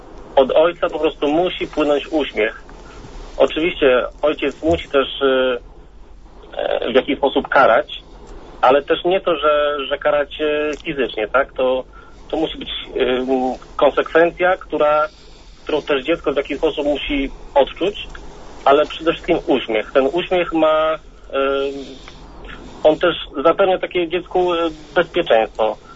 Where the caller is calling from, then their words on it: Piastów, Masovian Voivodeship, Poland; z Piastowa. Jestem ojcem trzech synów. Mam 32 lata.